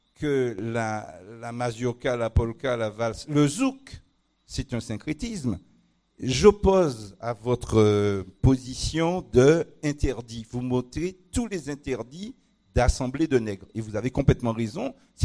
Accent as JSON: {"language": "French", "region": "Martinique", "country": "France", "said": "moi je suis martiniquais, dans ma tradition musicale j'ai entendu de la valse créole, de la polka créole, de la mazurka créole"}